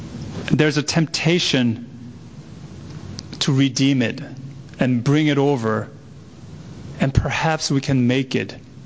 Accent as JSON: {"language": "English", "country": "South Korea", "tie": "born or raised there", "said": "I've witnessed this when I was growing up in Korea"}